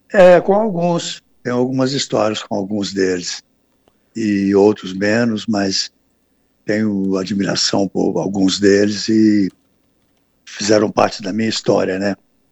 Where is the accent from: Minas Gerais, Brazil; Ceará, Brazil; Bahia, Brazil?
Minas Gerais, Brazil; Rodeiro; Eu saí de Rodeiro, mas Rodeiro não saiu de mim, né?